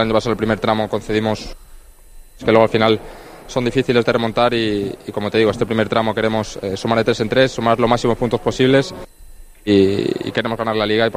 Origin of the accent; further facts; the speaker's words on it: Madrid, Community of Madrid, Spain; yo que soy de Madrid